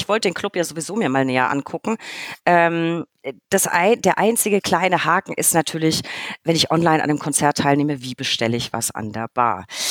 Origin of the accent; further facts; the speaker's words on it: Bavaria, Germany; ich als Franke